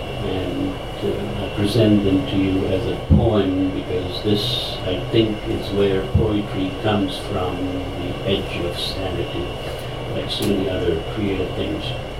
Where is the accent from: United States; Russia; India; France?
India; Kashmir; Ever since I was a lad growing up in Kashmir